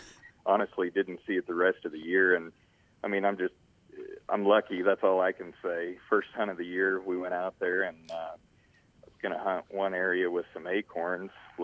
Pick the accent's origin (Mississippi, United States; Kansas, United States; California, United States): Kansas, United States; Emporia; You know, I grew up in Emporia, Kansas, born and raised, fished a lot as a kid.